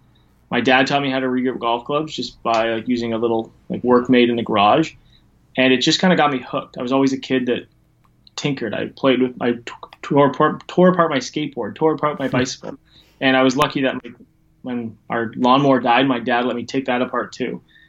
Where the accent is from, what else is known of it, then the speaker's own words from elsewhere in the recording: Canada; I used to live in a city that was a little closer to Toronto, but that's more in the minutiae of things. So I am Canadian